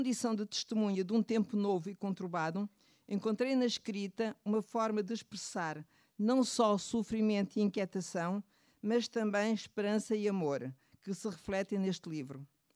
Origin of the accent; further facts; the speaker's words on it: Angola; moved away; Estas imagens que foram passando são fotos da minha terra, uma marcada presença de Angola que recordo com muitas saudades.